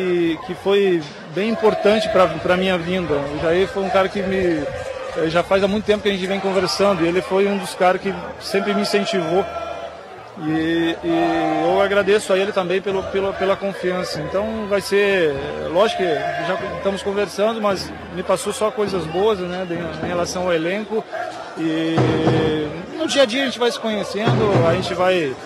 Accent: Juiz de Fora, Minas Gerais, Brazil; eu moro na cidade, porque eu sou de Juiz

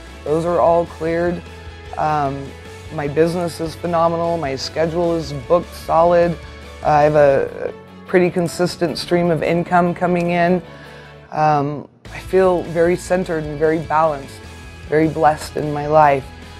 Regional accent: Durango, Colorado, United States; I'm from Durango, Colorado.

